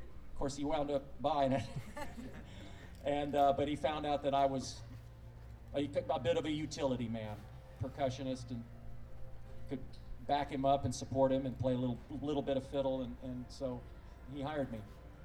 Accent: Charlotte, North Carolina, United States; also born or lived in Atlanta / Myrtle Beach; now in California, United States; Oh, I lived most of my younger years in Charlotte, Atlanta, and Myrtle Beach. And I graduated from the other USC, Gamecock Country.

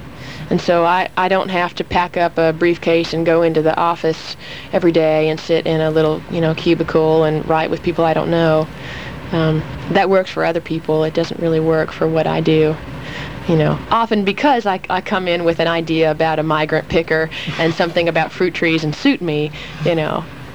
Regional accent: Los Angeles, California, United States; also born or lived in New York; now in Nashville, United States; But also, I'd lived in Los Angeles. You know, I grew up there. Actually, I was born in New York, and I'd visited there since.

